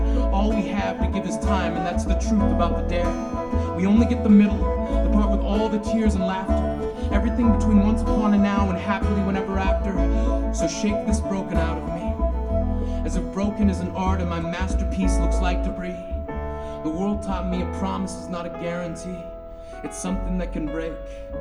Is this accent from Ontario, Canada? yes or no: no; Yellowknife, Northwest Territories, Canada; I grew up in Yellowknife, up in Canada's Arctic, going to a Catholic school